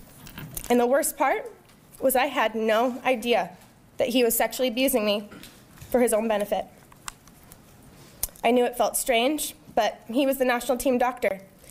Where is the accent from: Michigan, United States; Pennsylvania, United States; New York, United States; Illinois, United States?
Michigan, United States; Lansing; I started seeing Larry Nassar at the age of eight, right here in my hometown of Lansing.